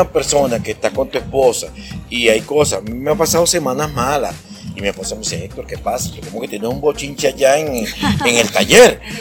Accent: Caracas, Capital District, Venezuela; now in Maracay, Venezuela; no vengo de una zona privilegiada, yo vengo de barrio, de cargar bombona, de cargar, montarme en un jeep, yo vengo de Mamera, de Antímano, yo soy de barrio.

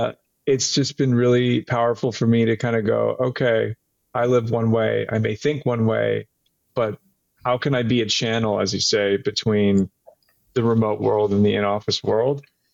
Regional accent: Toronto, Ontario, Canada; I grew up in Toronto my whole life

